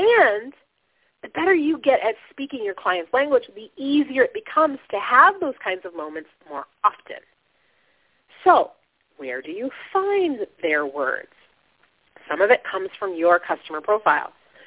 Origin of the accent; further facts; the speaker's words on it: Flint, Michigan, United States; I'm from Flint, born and raised.